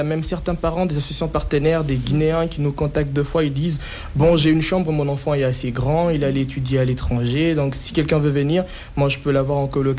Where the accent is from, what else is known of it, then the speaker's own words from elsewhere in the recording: DR Congo; moved away as an adult; now in France; Moi personnellement, je viens de la RDC, donc je suis venu faire mes études ici.